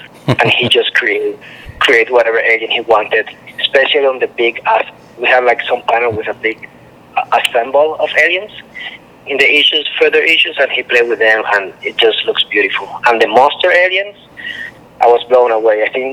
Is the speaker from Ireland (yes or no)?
no; Puerto Rico; I'm Latino myself. I'm from Puerto Rico.